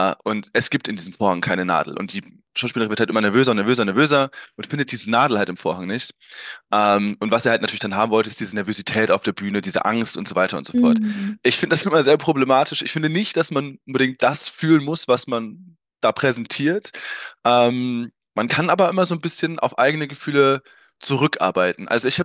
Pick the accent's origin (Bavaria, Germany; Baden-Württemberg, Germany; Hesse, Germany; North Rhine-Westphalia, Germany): North Rhine-Westphalia, Germany; born there; ich bin übrigens 32 Jahre alt. Ich komme gebürtig aus dem Münsterland.